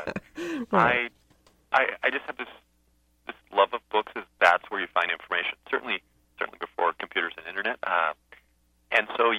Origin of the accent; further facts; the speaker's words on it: Seattle, Washington, United States; born there; I was born in Seattle, and I'd never been here.